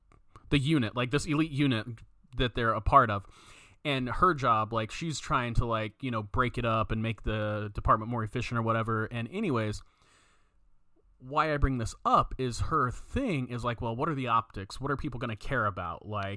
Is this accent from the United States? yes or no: yes; Oklahoma, United States; born there; also born or lived in Oregon / Idaho; I've lived in Oregon, Idaho, like I was born in Oklahoma